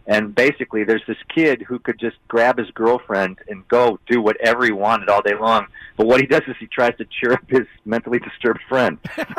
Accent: United States; I mean, if there's a trap to fall into as an American actor, it's like somehow we're from a scratch and sniff school.

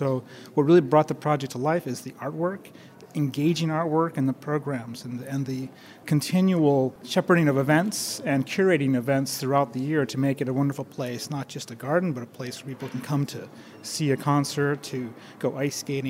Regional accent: Chicago, Illinois, United States; I grew up in Chicago, make no small plans.

